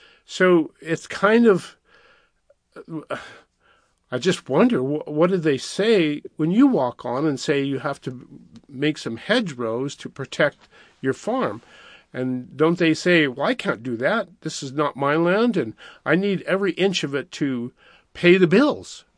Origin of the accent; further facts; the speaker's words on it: Montana, United States; the farm I was raised on up in Montana was an example of the kind of farms that have been going on forever